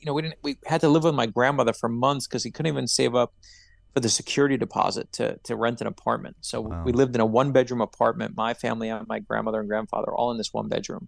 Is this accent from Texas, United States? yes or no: no; Brooklyn, New York, United States; I grew up in Brooklyn, New York.